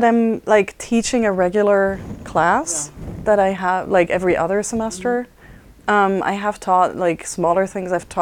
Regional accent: Basel, Switzerland; I grew up just outside of Basel. Mm-hmm. And Basel is like the third biggest city in Switzerland, but Swiss cities are pretty small.

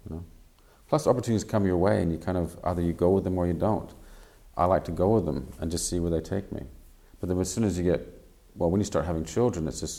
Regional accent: Canada; accent: English Canadian; now in Australia; I seem to have maintained my English Canadian accent.

